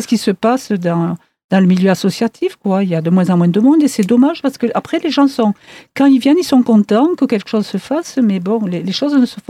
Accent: Montpellier, Occitanie, France; born there; Moi je suis née à Montpellier, donc je connais pas mal de monde.

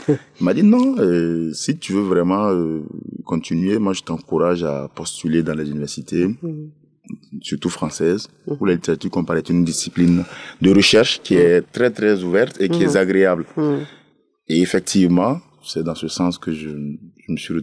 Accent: Bobo-Dioulasso, Hauts-Bassins, Burkina Faso; Je suis né à Bobo-Dioulasso, c'est la deuxième capitale du Burkina Faso.

